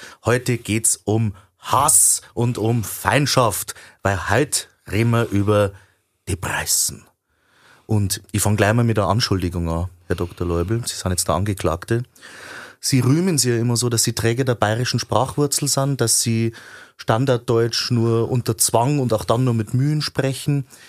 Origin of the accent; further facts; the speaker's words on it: Austria; ich finde es als Österreicher